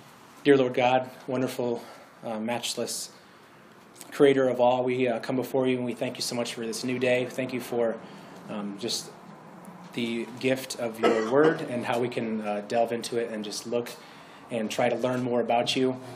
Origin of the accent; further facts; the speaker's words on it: Washington, Illinois, United States; my hometown of Washington, Illinois, was hit by a tornado.